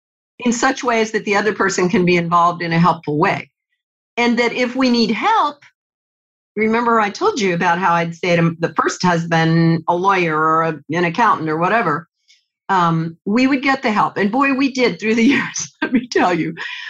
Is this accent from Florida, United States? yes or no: yes; Tampa, Florida, United States; So he called my mother in Tampa, which is my hometown.